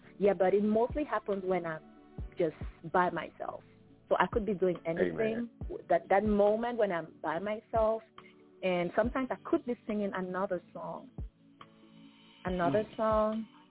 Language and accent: English; Cameroon; I come from the English part. But I mostly grew up in the French part, so I speak French and English.